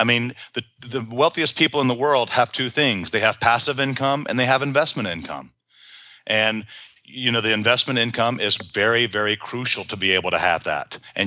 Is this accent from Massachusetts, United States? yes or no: no; North Carolina, United States; I'm from North Carolina, and it's really right here in North Carolina, it's the furniture capital of the world.